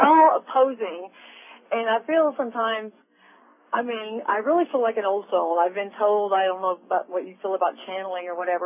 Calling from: Springfield, Missouri, United States; but I'm from Springfield, Missouri, and my birthday is June 21st, 1959.

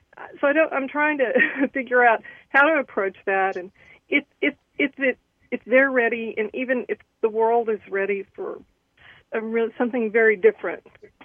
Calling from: Seattle, Washington, United States; I'm calling in from the greater Seattle area across the sound.

